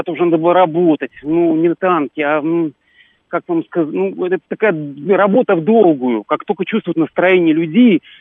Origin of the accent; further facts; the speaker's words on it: Belarus; now in Russia; 39 лет. Я сам из Беларуси, уже гражданин России.